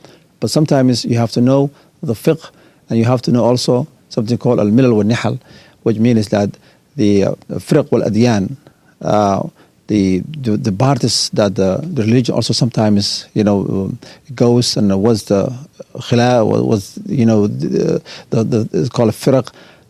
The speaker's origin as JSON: {"language": "English", "country": "Somalia", "moved": "yes", "said": "So we came from Somalia, both of us. Yeah. And he came from north side and I came from the south side."}